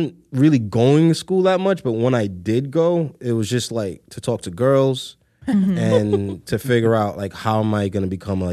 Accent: Brooklyn, New York, United States; born there; I was born in Brooklyn. My family is from the Caribbean, specifically Trinidad and Tobago.

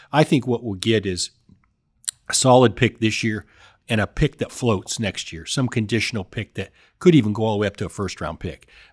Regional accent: Idaho, United States; Well, I know I'm from Idaho, but no, I'm not that stupid.

